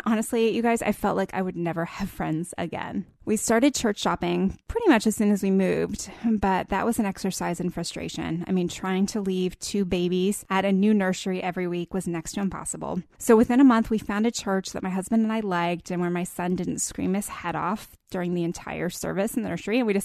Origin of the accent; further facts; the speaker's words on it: East Coast, United States; We are both from the East Coast and we had friends and families on the East Coast